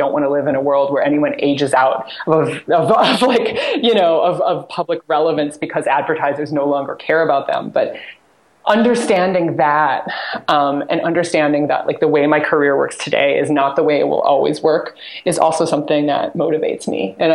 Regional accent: Iowa, United States; I actually have a friend who, I'm from Iowa, and she lives not far from where I grew up

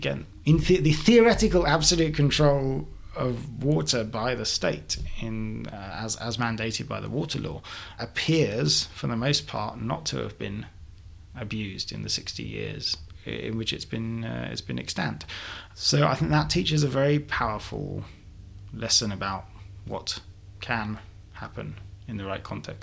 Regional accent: London, United Kingdom; as a Londoner

